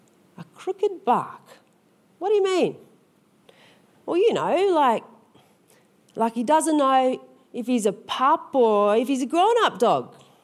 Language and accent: English; Broome, Western Australia, Australia; I am from Broome.